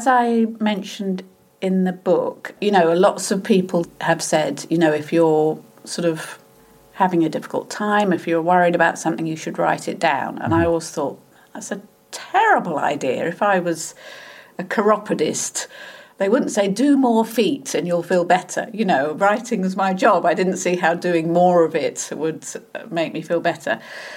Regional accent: United Kingdom; I'm British, I'm middle class, and, you know, and I'm from the comedy world

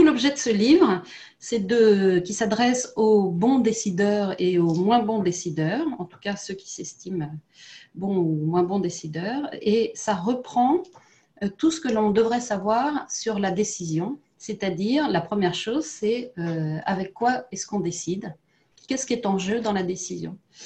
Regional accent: Paris, Île-de-France, France; born there; je suis née à Paris.

